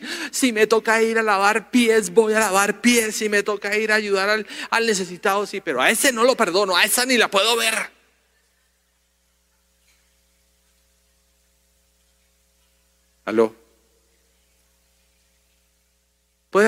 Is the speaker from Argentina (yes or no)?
no; Colombia; crecimos conociendo una casa de alguien que vivía cerca cuando yo crecí en Colombia.